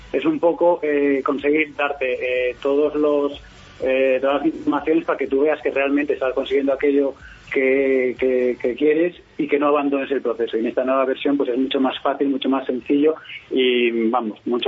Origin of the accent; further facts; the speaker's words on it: A Coruña, Galicia, Spain; now in Valencia, Spain; aquí nos vinimos para Valencia. Nosotros somos gallegos, somos de La Coruña, y nada, dejamos todo y nos vinimos para aquí.